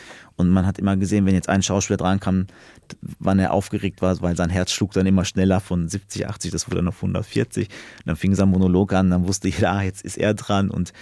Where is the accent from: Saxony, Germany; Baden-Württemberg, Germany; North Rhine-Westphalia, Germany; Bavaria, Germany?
North Rhine-Westphalia, Germany; Beckum; born there; also born or lived in Berlin / Münster; Ich komme ja auch aus der Gegend, ich bin in Beckum, das ist eine Kleinstadt in Westfalen, geboren, bin ich nach Münster gegangen